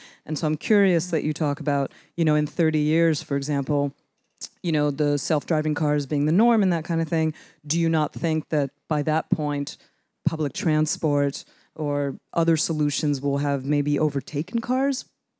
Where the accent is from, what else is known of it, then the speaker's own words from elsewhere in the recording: Paris, Île-de-France, France; I'm from Paris, where we are developing public transport much more so than here.